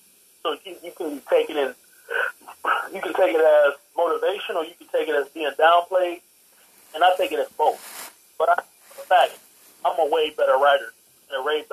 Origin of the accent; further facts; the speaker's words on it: Illinois, United States; It say born and raised. I'm from Illinois too.